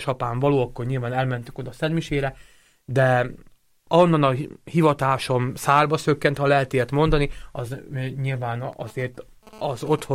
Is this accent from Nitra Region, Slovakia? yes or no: no; Galanta, Trnava Region, Slovakia; Felvidéki származású vagyok, felvidéki születésű vagyok, a felvidéki Galántán születtem én már 37 éve.